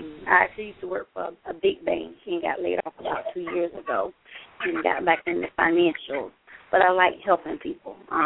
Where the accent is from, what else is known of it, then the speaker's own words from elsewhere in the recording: Tampa, Florida, United States; I'm from Tampa.